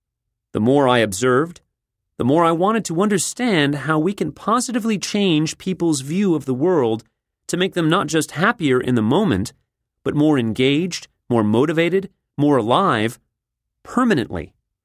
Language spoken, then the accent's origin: English; Texas, United States; and I'm from Texas, so that's saying something